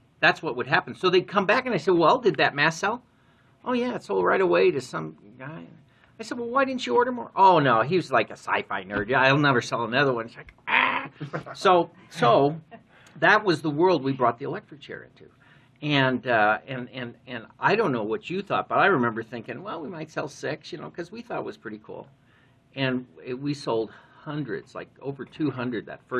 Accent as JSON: {"language": "English", "town": "Long Grove", "region": "Illinois", "country": "United States", "tie": "born or raised there", "said": "I couldn't afford any of them when I was a kid growing up in Long Grove."}